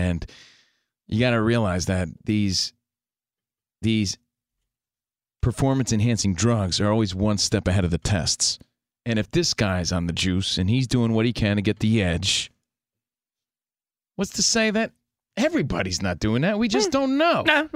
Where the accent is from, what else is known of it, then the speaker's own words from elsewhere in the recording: East Coast, United States; now in Los Angeles, United States; We're from the East Coast. We're out here in L.A.